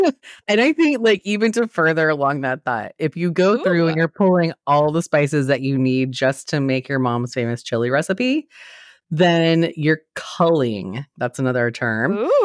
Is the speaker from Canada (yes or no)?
no; Texas, United States; Now, I am from Texas, and I don't even like beans in chili.